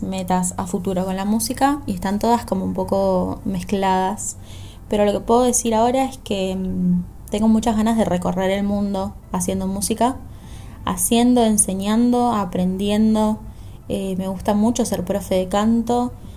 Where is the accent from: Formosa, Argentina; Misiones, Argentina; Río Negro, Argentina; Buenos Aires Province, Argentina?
Misiones, Argentina; Posadas; moved away as an adult; now in Buenos Aires, Argentina; tengo 25 años, soy de la provincia de Misiones, de la ciudad de Posadas, y vivo en Buenos Aires hace 7 años.